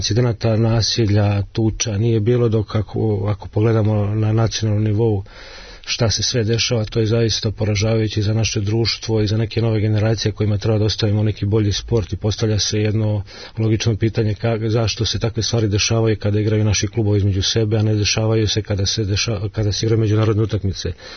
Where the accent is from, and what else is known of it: Serbia